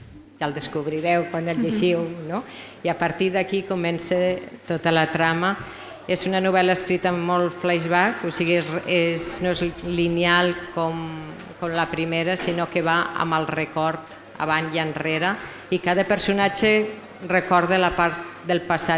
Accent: Maella, Aragon, Spain; Jo sóc gent de frontera, com crec que som tots els d'aquesta zona, i sóc de Maella, sóc maellana de naixença, sóc dels que parlem català, i sóc aragonesa, però jo sóc catalana, parlo català, però sóc d'aquí a la vora

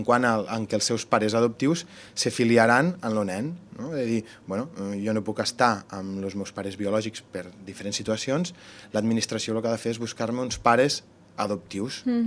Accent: Tortosa, Catalonia, Spain; des d'on vinc, des de Tortosa, està dispers

